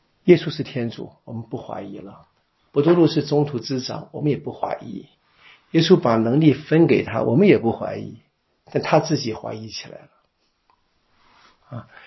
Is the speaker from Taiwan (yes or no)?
yes; Taiwan; 我们台湾人活在海岛上我们对海的感觉比较容易